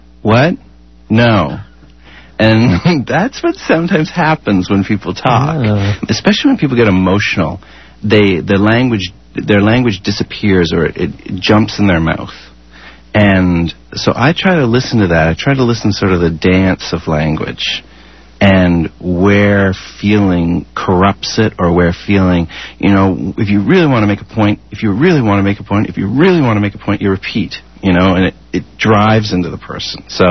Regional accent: Canada; I'm Canadian. I'm gay. I'm white. I'm male. I'm 46.

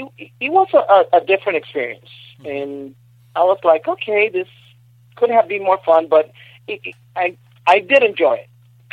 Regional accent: Puerto Rico; See, growing up in Puerto Rico, I know about the devastation of hurricanes

